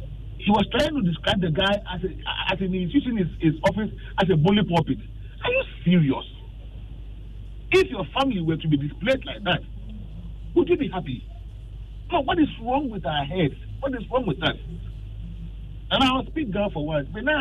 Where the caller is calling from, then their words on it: Osun, Nigeria; I'm calling from Osun.